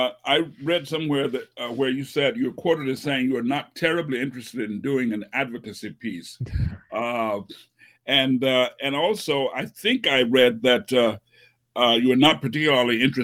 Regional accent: Nashville, Tennessee, United States; And, I mean, I lived abroad for many years, and of course, growing up in Nashville, the Titans didn't exist, the Tennessee Titans.

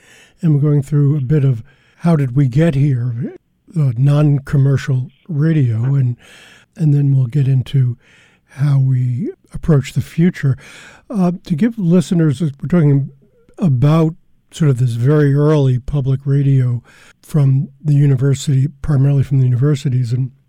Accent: New York, United States; Yeah, when I was a kid growing up in New York in the 50s

